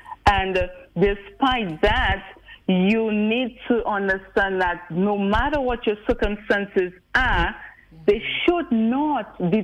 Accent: Liberia; And I was raised in a single parent family for most of my life. Well, I grew up in Liberia, and I spent some time overseas, of course, with studying, and I worked overseas for a few years as well

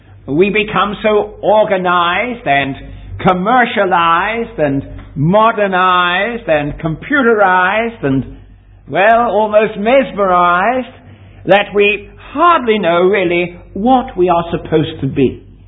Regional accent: United Kingdom; Now, I come from Britain

